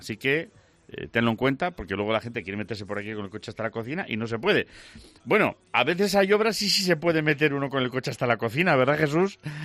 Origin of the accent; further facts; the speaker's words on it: Spain; somos guay los españoles